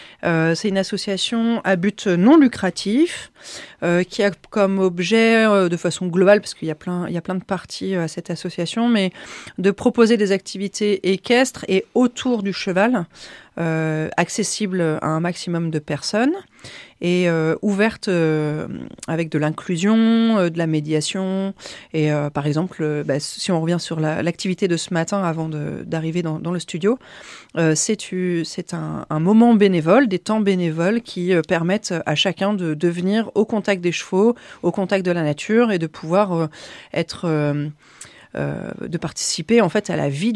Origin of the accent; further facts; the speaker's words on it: Nouvelle-Aquitaine, France; Moi, je suis originaire des Deux-Sèvres.